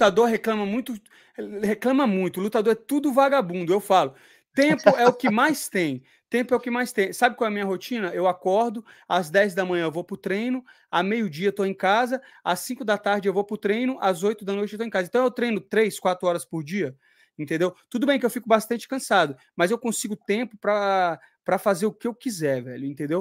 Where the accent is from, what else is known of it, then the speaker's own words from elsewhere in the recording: Brasília, Federal District, Brazil; Então, eu sou de Brasília, eu sou de uma bolha